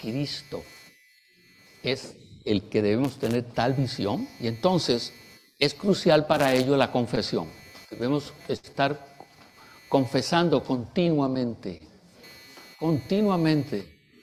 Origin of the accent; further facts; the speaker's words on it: Puerto Rico; born there; yo no soy puertorriqueño. Yo nací en Puerto Rico. En la vieja creación yo nací en Puerto Rico, pero yo no soy puertorriqueño.